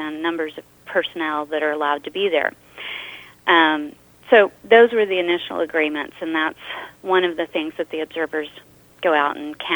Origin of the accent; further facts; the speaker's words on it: Roswell, New Mexico, United States; growing up in Roswell, New Mexico at New Mexico Military Institute.